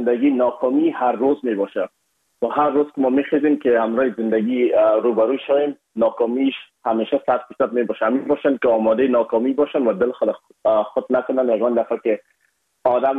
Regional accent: Afghanistan; ما از افغانستان هستیم یکمه که لحجی و فرق داشت

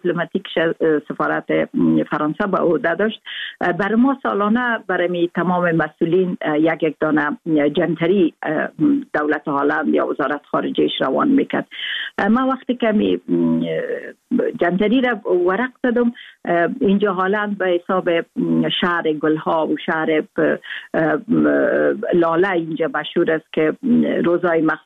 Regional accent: Afghanistan; moved away; روزی که در سال 1992 ما افغانستان را ترک کردیم، در مول لحظه که ما از کابل میبر آمدیم

